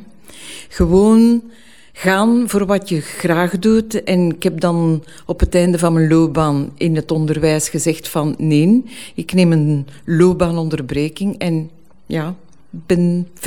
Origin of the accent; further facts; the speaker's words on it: Willebroek, Antwerp, Belgium; Ik ben uit Willebroek. De brug van Willebroek, de befaamde brug van Willebroek. En daar heb ik mijn jeugd doorgebracht.